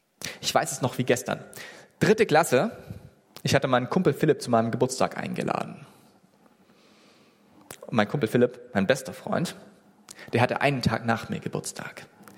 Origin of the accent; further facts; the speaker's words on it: Swabia, Germany; ich bin ja Schwabe